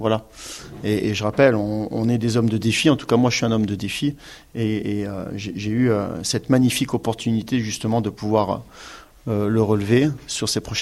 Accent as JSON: {"language": "French", "town": "Grenoble", "region": "Auvergne-Rhône-Alpes", "country": "France", "tie": "born there", "said": "Moi, je suis né à Grenoble. j'ai vécu 11 ans en Afrique. Je suis revenu à Grenoble 2 années. Et j'ai fait 17 ans à Antibes, 10 ans à Paris et 1 année à Rouen, vous voyez. 11 ans à Paris."}